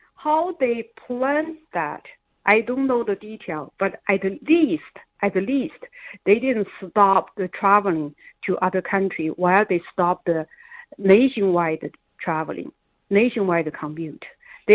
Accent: China; now in United States; what I have seen when I was growing up in China. And that's very sad. We immigrated here.

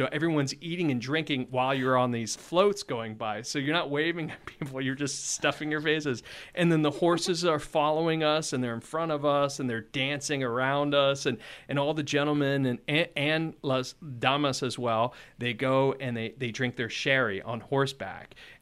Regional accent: United States; As an American, it feels sort of... You're self-conscious thinking, do I know these people?

